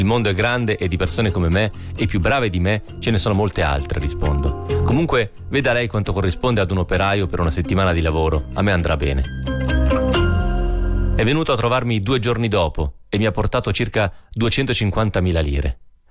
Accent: Vigonza, Veneto, Italy; in una piccola azienda di Vigonza, il mio paese

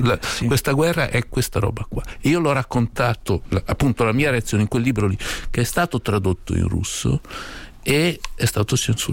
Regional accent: Parma, Emilia-Romagna, Italy; now in Bologna, Italy; No, non sono di Bologna, abito a Bologna, sono di Parma, mi hanno presentato come scrittore bolognese

